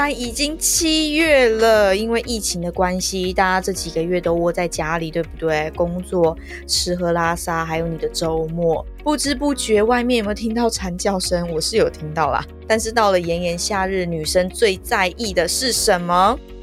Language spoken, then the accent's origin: Chinese; Yilan County, Taiwan; 因为我是宜兰人嘛，你知道宜兰人就是真的是偏好户外活动会比较多